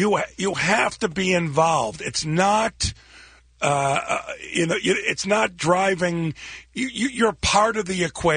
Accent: Chicago, Illinois, United States; now in Los Angeles, United States; I'm from Chicago, but L.A. is my home, and I will live here for the rest of my life.

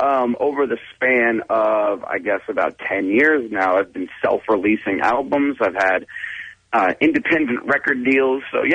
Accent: Kansas City, Missouri, United States; he's from my hometown, Kansas City

